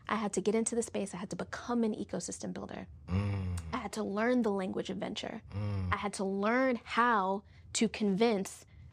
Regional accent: Washington, District of Columbia, United States; I'm from Southeast. I'm not afraid to go into those neighborhoods.

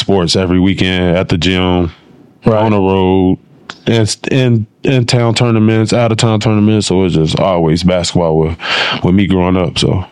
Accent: Cincinnati, Ohio, United States; I'm from Cincinnati originally.

